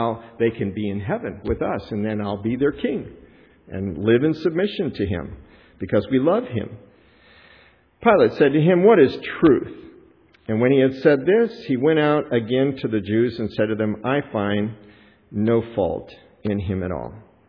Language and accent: English; Fort Worth, Texas, United States; born there; because I was born in Fort Worth